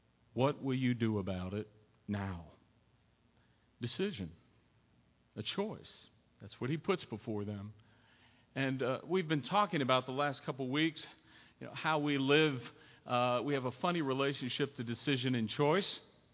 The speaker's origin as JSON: {"language": "English", "town": "Pittsburgh", "region": "Pennsylvania", "country": "United States", "said": "I'm originally from Pittsburgh. And so, you know, if I meet someone from Pittsburgh, either at the church or somewhere else, I'll probably look to make a connection, especially if from the same part."}